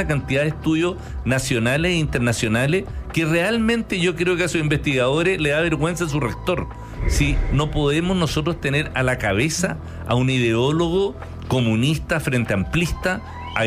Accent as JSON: {"language": "Spanish", "country": "Chile", "said": "Ahí es donde nosotros como chilenos debemos exigirle al presidente en forma constructiva"}